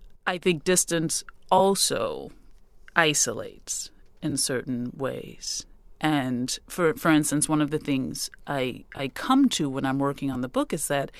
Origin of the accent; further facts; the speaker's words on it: New Orleans, Louisiana, United States; born there; But I was born, you know, in Methodist Hospital on Reed Road in New Orleans East